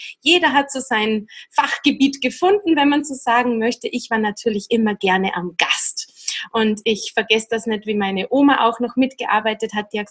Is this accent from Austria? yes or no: yes; Austria; Wintersaison bei uns in Österreich oder in der Schweiz natürlich sehr beliebt.